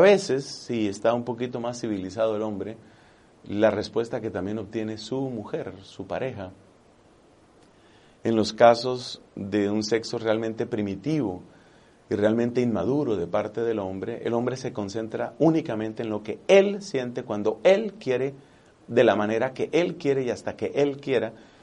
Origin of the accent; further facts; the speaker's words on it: Colombia; en mi país, en Colombia